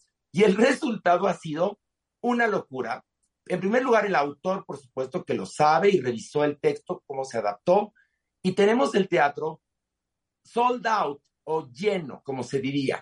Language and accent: Spanish; Mexico